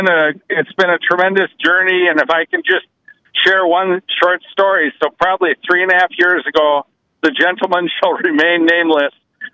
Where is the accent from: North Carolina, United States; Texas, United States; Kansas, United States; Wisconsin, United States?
Wisconsin, United States; Yes. Yeah, I was born in Madison, and then we live way up in the hinterland, about 80 miles south of Lake Superior. So we are truly up in the frozen tundra.